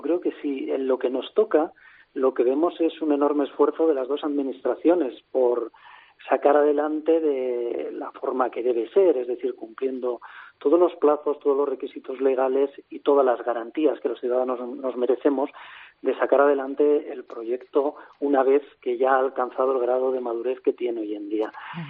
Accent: Madrid, Community of Madrid, Spain; que yo creo que somos todos los madrileños

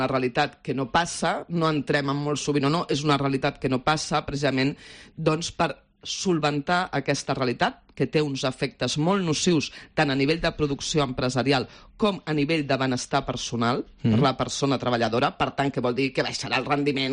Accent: Catalonia, Spain; Aviam, d'entrada, jo sóc catalana.

